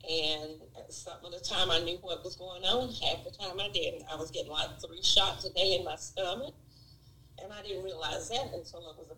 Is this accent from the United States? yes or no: yes; North Carolina, United States; now in Gastonia, United States; I'm originally from Louisville, North Carolina. Moved to Gastonia, North Carolina after marrying